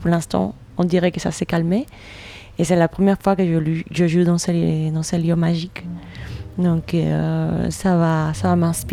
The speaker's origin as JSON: {"language": "French", "region": "Havana", "country": "Cuba", "moved": "yes", "lives_now": "Switzerland", "said": "Je suis cubaine, de La Havane. Et actuellement, j'habite en Suisse la plupart de l'année. Donc voilà, je partage un peu mon temps entre mon pays d'origine, La Havane, et puis la Suisse."}